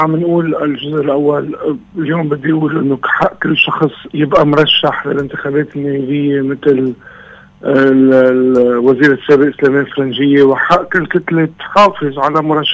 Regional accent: Lebanon; انا نائب لبناني.

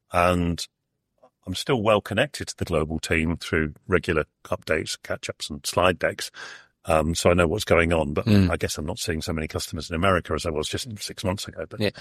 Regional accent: United Kingdom; Yeah, I'm from Britain.

